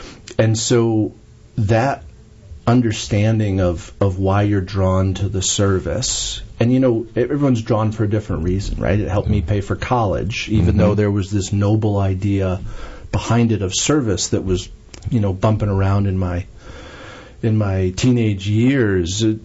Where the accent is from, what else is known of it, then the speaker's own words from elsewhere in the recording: New York, United States; now in North Carolina, United States; So I was born and raised in New York for the first 22 years of my life in God's country in central New York, and then I've lived where the Army's told me for 30 years after that.